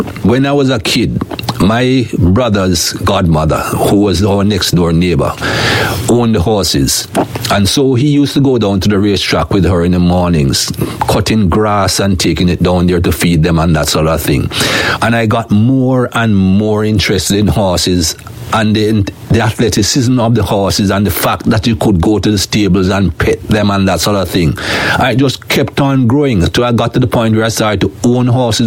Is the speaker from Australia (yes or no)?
no; Jamaica; first language Jamaican Patois; English is a second language; English is not my first language. When you're growing up in Jamaica, we speak a lot of patois.